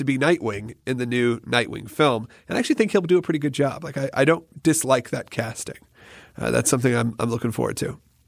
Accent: Atlanta, Georgia, United States; it was actually shot in the neighborhood we grew up in Atlanta.

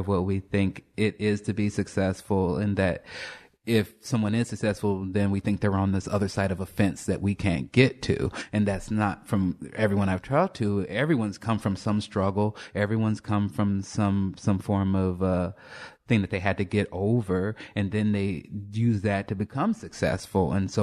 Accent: Chicago, Illinois, United States; And I grew up in the south side of Chicago, which is kind of a tough area, and my mom was a single parent

